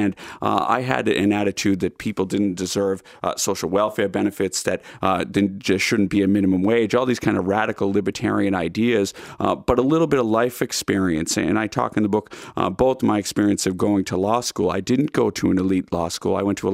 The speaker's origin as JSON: {"language": "English", "town": "Boston", "region": "Massachusetts", "country": "United States", "said": "as a Bostonian, we tend to be kind of parochial."}